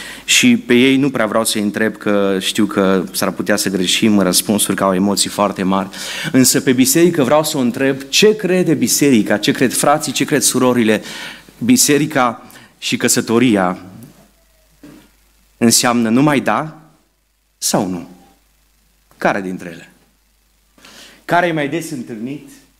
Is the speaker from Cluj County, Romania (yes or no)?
yes; Cluj-Napoca, Cluj County, Romania; După ce aflau că suntem din Cluj-Napoca